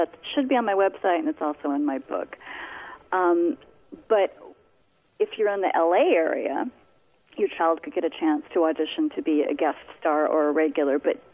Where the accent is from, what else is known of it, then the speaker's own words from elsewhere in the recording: Seattle, Washington, United States; we came from the Seattle area originally, and it's a pretty small market.